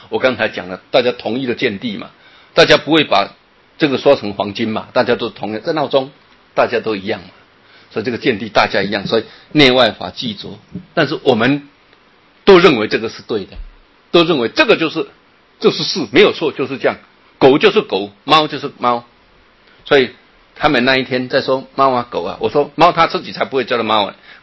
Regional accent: Taiwan; 我们台湾人有台湾人的习气，外国人有外国人的他们的认为啊

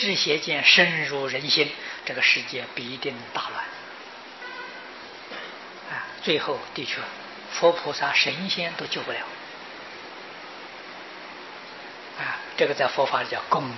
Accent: Taiwan; 今天我们台湾在试验民主制度

